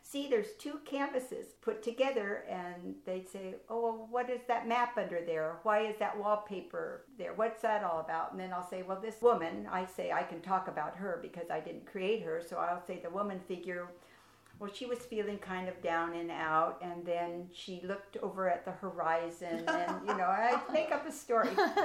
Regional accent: Palm Springs, California, United States; also born or lived in San Francisco / Laguna Beach; I was born in San Francisco, raised in Palm Springs, and moved to Laguna Beach. So that's my experience of living.

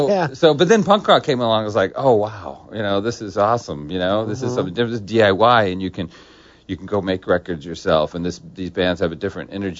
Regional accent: California, United States; I grew up in Orange County, and my parents were pretty well off and, you know, upper middle class.

